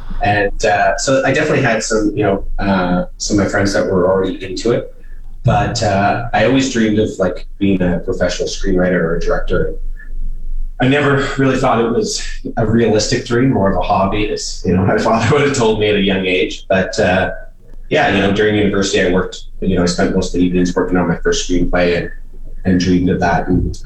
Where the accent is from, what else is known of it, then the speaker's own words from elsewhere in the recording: Fort McMurray, Alberta, Canada; I was born and raised in Fort McMurray